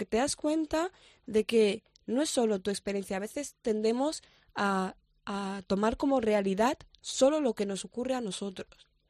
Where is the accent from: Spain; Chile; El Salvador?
Spain; yo soy una mujer española, yo me he criado aquí, mi cultura ha sido aquí, me he educado aquí, mi imaginario es de aquí.